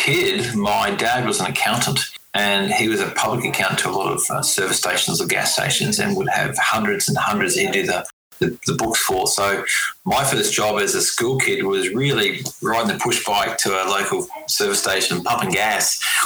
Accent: Brisbane, Queensland, Australia; I grew up in Brisbane. Yeah, I grew up in Brisbane, Colin, and went to high school here and even went to university here

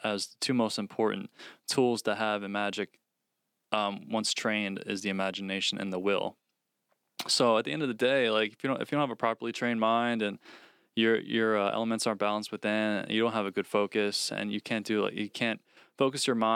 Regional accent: England, United Kingdom; Yeah, so sorry about any mispronunciation. We're English here.

